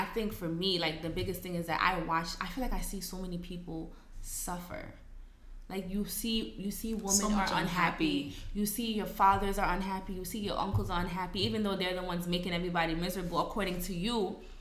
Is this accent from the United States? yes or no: no; Guinea; I'm from Guinea. It's a huge thing for us.